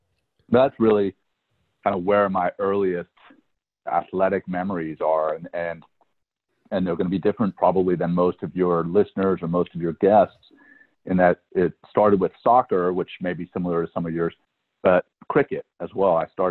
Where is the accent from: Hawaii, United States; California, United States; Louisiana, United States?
Louisiana, United States; I grew up in Louisiana, and we'd go to these running camps in Brevard, North Carolina.